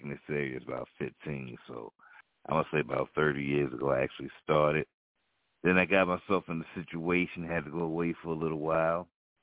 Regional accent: Augusta, Georgia, United States; I'm from Augusta, Georgia.

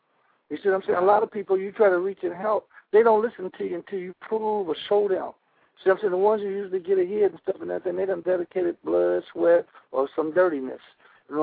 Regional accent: Detroit, Michigan, United States; I mean, I'm from Detroit.

